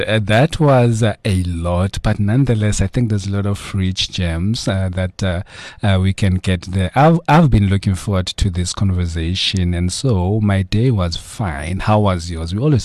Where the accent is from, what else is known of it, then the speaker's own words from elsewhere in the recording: Soweto, Gauteng, South Africa; Because I'm from Soweto as well. So I know this school quite very, very well.